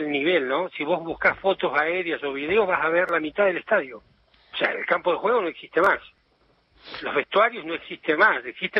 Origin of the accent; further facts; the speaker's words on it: Caleta Olivia, Santa Cruz, Argentina; Yo soy de Santa Cruz, de Caleta, Olivia.